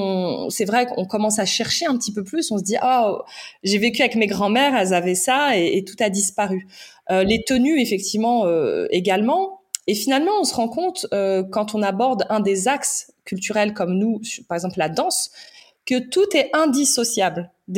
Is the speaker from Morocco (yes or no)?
yes; Morocco; je suis d'une petite tribu, je suis marocaine, mais je ne suis ni Rifaine ni Chelha. Voilà, je suis Zénette.